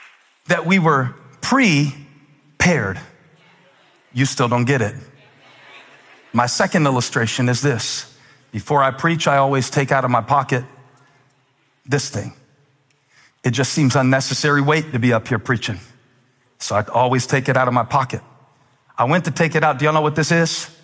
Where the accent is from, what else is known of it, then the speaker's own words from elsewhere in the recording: Moncks Corner, South Carolina, United States; and I was growing up in Monk's Corner, South Carolina